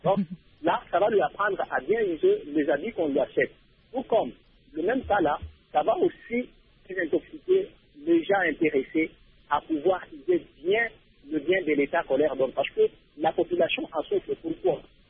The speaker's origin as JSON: {"language": "French", "country": "DR Congo", "said": "ici chez nous, en RDC"}